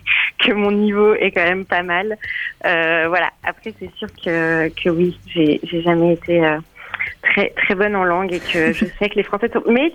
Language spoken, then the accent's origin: French; Lyon, Auvergne-Rhône-Alpes, France; moved away as an adult; now in Switzerland; Alors moi, je viens de France, de Lyon, de la campagne autour de Lyon.